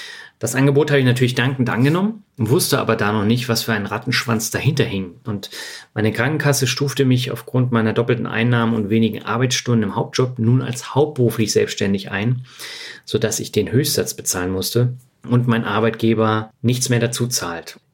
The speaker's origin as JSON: {"language": "German", "town": "Lübeck", "region": "Schleswig-Holstein", "country": "Germany", "tie": "born or raised there", "said": "endlich in meiner Heimatstadt Lübeck arbeiten zu können"}